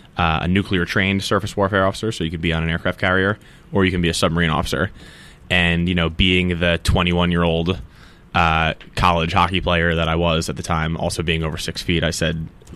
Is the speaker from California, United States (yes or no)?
no; Long Island, New York, United States; Born and raised on Long Island, so a lot of times people see me and think, hey, federal government, you're just you're just some D.C. person here to fix New York's problems, but I am not. I'm a lifelong New Yorker